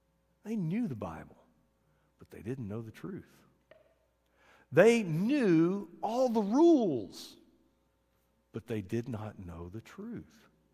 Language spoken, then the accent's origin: English; Alabama, United States; I grew up in Alabama, and I remember on my granddaddy's farm, we had septic tanks.